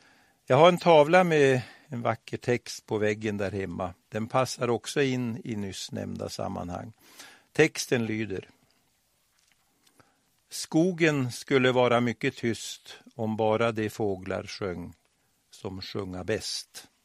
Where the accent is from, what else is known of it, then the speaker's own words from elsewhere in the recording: Övre Sidensjö, Västernorrland County, Sweden; jag är snart 82 år och tänker med glädje på det, för jag har fortfarande ett rikt liv. Jag är uppvuxen i Övre Sidensjö med mycket omtänksamma föräldrar.